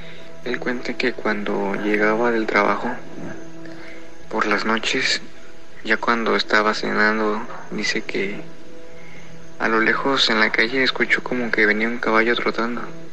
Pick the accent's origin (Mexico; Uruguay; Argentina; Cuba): Mexico; Papantla, Veracruz; de Papantla, Veracruz.